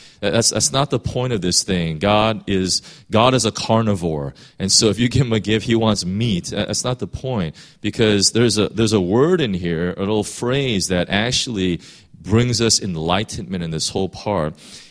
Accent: Chicago, Illinois, United States; when I grew up in Chicago, we used to have a really big backyard, and we used to have apple trees.

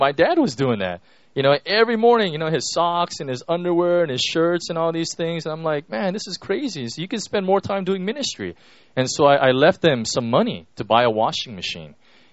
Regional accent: Chicago, Illinois, United States; when we grew up in Chicago, my dad worked at a steel mill, Temple Steel Company.

